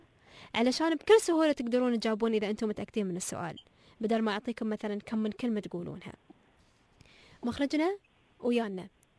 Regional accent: United Arab Emirates; فيما يخص ادوات الخياطه والتطريز عندنا في الامارات

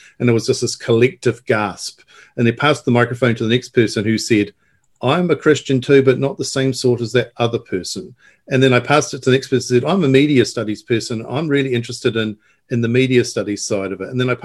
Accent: New Zealand; as I was growing up in New Zealand

